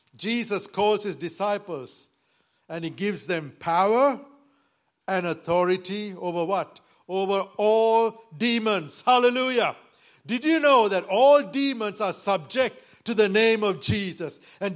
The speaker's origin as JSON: {"language": "English", "country": "Sri Lanka", "said": "I know I come from Sri Lanka"}